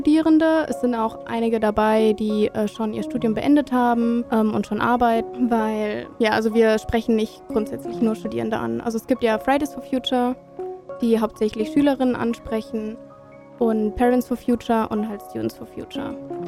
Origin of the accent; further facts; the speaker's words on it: Giessen, Hesse, Germany; Ich bin auch 20 Jahre alt. Ich komme aus Gießen